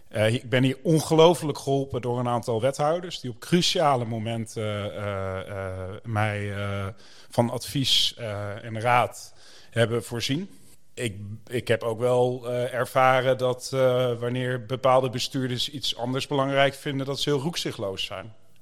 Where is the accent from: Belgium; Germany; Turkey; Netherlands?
Netherlands; Gelderland; Die gevangenis, ik fietste daar 1500 keer in mijn jeugd langs toen ik naar school ging. En ik kom daar ook vandaan. En ik praat geen plat